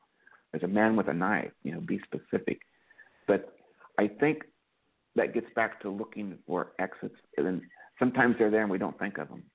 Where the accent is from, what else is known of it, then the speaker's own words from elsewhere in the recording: Pasadena, Maryland, United States; I'm from Pasadena, Maryland. I'm not that far from Annapolis.